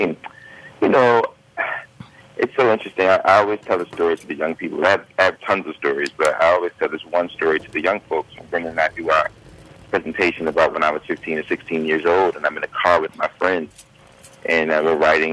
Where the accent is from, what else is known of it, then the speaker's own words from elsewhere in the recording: Oxon Hill, Maryland, United States; So I grew up in Oxon Hill. So I grew up just outside of Southeast Washington, D.C.